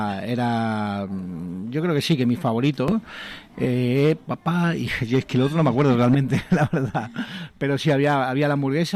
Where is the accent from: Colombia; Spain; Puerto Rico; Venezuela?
Spain; Marbella, Andalusia; cuando soy de Marbella